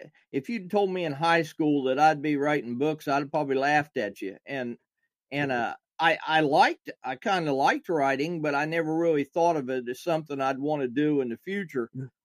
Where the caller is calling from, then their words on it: Ohio, United States; I'm in Southeast Ohio, right on the Ohio River, pretty much.